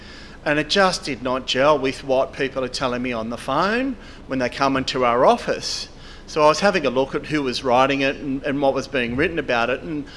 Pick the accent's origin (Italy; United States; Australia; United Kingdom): Australia; Taree, New South Wales; first language Gutang; I'm an Aboriginal person. The Aboriginal nation where I'm from is the Warramai nation. So we think in rivers a lot. So if people know the Manning River around Taree, that's where my mob's from in New South Wales.